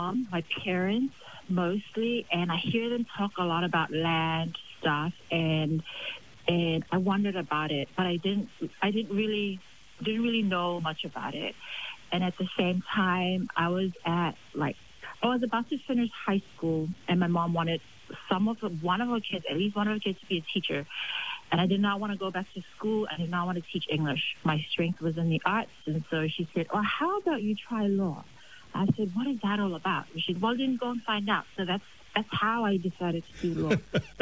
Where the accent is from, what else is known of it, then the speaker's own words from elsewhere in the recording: Alofi South, Niue; was born in Niue, Lord Liverpool Hospital in Alofi South, and I was raised in Alofi South. My roots are, I'm from Alofi South, my dad is from Alofi South, and my mom is from Alofi North, Alofi Tagilau, and Mutalau Ululau South.